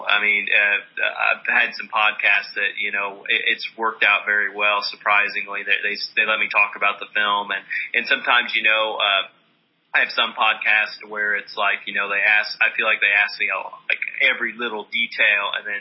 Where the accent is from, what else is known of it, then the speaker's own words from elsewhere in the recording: Sumner, Illinois, United States; because the town that we shot Enlisted Owner in is my hometown of Sumner, Illinois